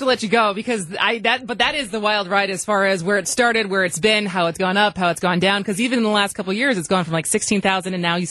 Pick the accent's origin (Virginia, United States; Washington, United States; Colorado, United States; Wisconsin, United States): Wisconsin, United States; Madison; American Family Insurance, based in my hometown of Madison, rose 58 spots to 243 on the list.